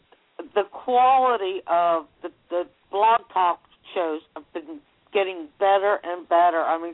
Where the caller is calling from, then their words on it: Cincinnati, Ohio, United States; Cincinnati.